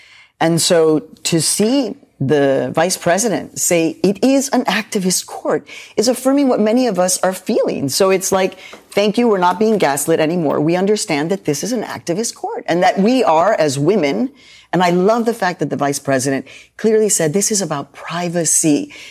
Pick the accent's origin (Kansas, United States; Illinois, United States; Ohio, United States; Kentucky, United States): Illinois, United States; Chicago; also born or lived in Mexico; I'm a Midwesterner. I'm from Chicago. I mean, I'm a Mexican immigrant. But Midwesterners, we're kind of earnest in that sense.